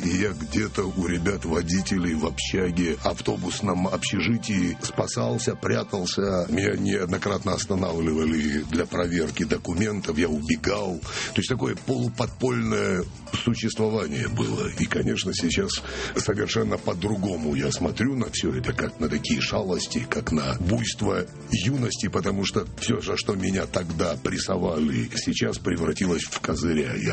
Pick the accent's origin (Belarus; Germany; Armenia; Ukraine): Ukraine; Kyiv; moved away as an adult; now in Moscow, Russia; Я приехал в Москву из Киева в 1981 году мне было 20 лет.